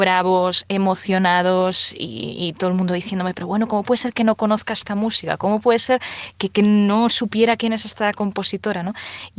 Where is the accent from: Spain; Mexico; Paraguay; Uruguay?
Spain; Galicia; gallega de mi tierra